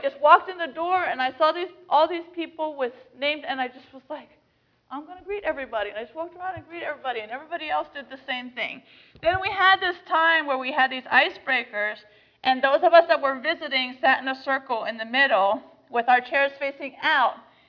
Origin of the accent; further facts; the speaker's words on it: Indonesia; And I said, well, I grew up in Indonesia, and I really like swimming in the river.